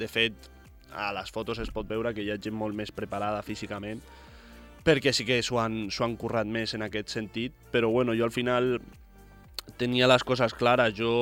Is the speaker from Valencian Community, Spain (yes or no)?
no; Formentera, Balearic Islands, Spain; jo m'he criat aquí a Formentera, sóc una persona molt, molt senzilla